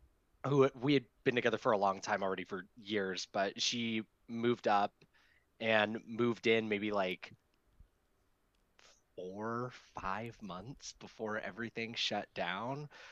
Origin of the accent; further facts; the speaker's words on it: Orlando, Florida, United States; yeah, I think it's like all the stereotypes that people think about when they think about living in Florida, you see them all in Orlando. So yeah, I grew up there, and then